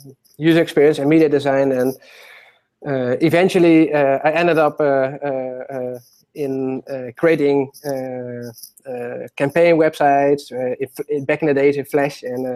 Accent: Netherlands; No, I grew up in the Netherlands. And I've never been in America, actually.

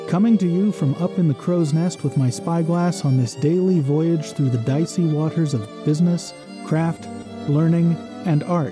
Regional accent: United States; I'm going to be narrating this as an American, so anytime I say ours, I mean the Americans.

